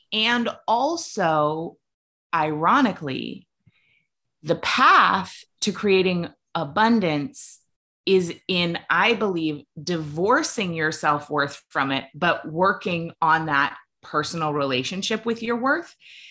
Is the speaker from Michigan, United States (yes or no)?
no; Maine, United States; I come from New England, which is similar in terms of, you know, I grew up in Maine, and if you have money, you hide it.